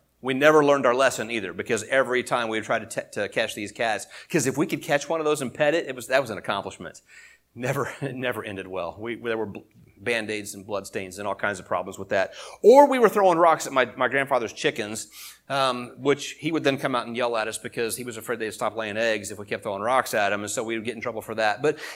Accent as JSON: {"language": "English", "town": "Springfield", "country": "United States", "tie": "born or raised there", "said": "because I grew up in Springfield, and the church we went down there, it was Northside Christian Church"}